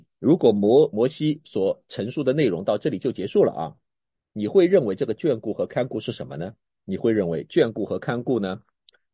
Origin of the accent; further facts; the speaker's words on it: Suzhou, Jiangsu, China; 就如同我老家是苏州，